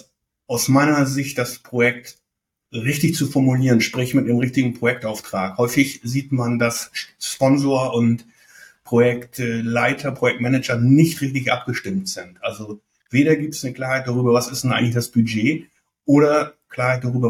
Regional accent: Bremen, Germany; Bremen, weil es meine Heimat ist, weil ich mich hier verbunden fühle.

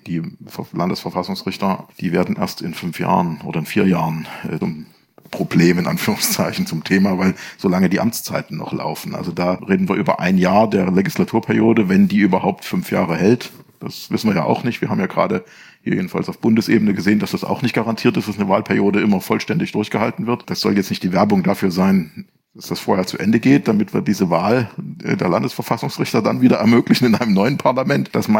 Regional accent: Thuringia, Germany; Als Thüringer würde ich jetzt sagen

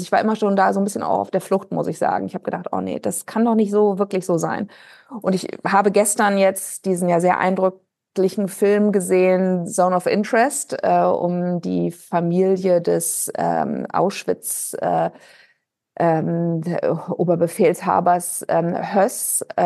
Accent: Hamburg, Germany; born there; Ja, also ich bin in Hamburg geboren.

